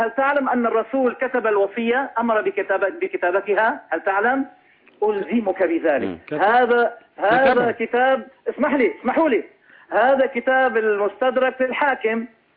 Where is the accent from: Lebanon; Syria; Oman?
Lebanon; لا أنا من لبنان جنب سوريا